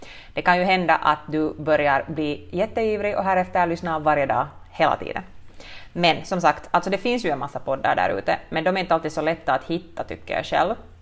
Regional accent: Porvoo, Uusimaa, Finland; now in Turku, Finland; Och ursprungligen så är jag från Borgo, men jag känner mig nog idag minst lika mycket som en Åbobo efter 12 år där.

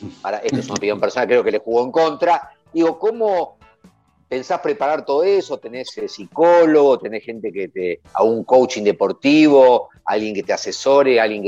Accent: Argentina; como somos argentinos, imbancablemente exitistas

